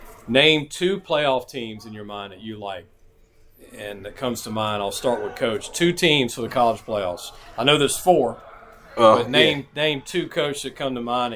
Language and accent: English; Baton Rouge, Louisiana, United States; I grew up in Baton Rouge, so you know my answer.